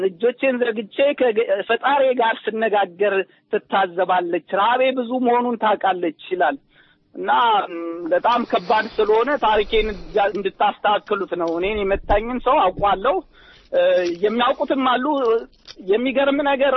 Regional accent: Amhara, Ethiopia; እኔ የጎጃም ልጅ ነኝ።

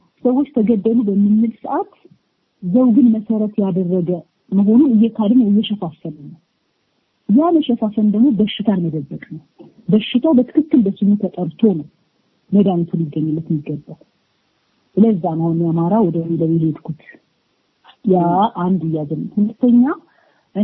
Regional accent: Amhara, Ethiopia; እኔ ከዛ ክልል ስለመጣሁ ቴዎሎጂ ያደኩት እዛም ስለሆነ

